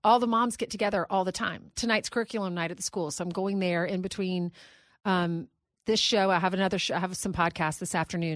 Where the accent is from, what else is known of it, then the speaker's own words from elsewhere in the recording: South Carolina, United States; my sister lives in Charleston, and I grew up in South Carolina